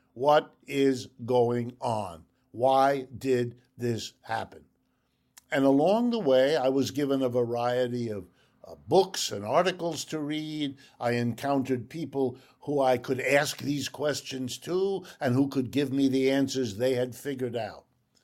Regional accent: Ohio, United States; born there; first language German; English is a second language; My first language is German, my second language is French, and I learned English only when they dropped me into kindergarten here in the United States. I was born to my refugee parents in Ohio and have lived and worked in the United States all my life.

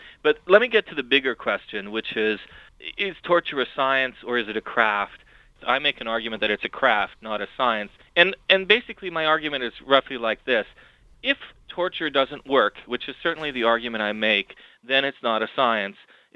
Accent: Iran; I grew up in Iran. I'm Iranian, and I grew up under the Shah.

